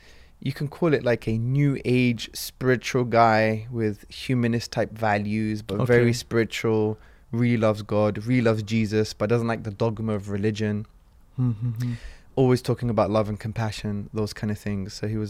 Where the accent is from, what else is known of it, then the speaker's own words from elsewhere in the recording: Hackney, London, United Kingdom; I was born in 1980, September the 21st. I was born in Hackney and brought up in Hackney. And my parents, they come from a Greek background. So my dad is Athenian, he's Greek.